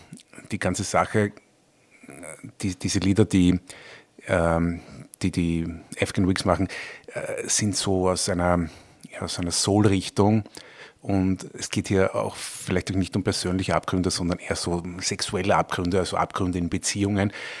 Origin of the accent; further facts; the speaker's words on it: Vienna, Austria; Also würde man bei uns in Wien sagen, er ist ein Potschochter.